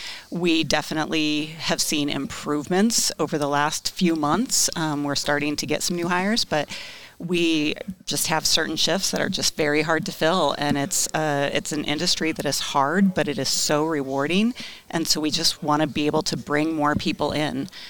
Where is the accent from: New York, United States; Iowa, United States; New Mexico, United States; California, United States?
Iowa, United States; Pella; Yeah, I'm a Pella native, and I have actually been with COC for 24 years now.